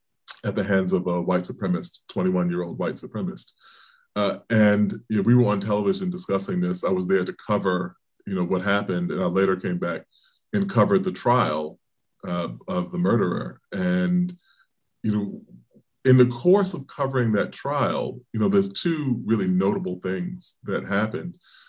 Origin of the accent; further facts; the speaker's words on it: Charleston, South Carolina, United States; And I said, oh, it's interesting. That's where I'm coming from. I should back up and tell you something. One of the last things that was said to me before I left South Carolina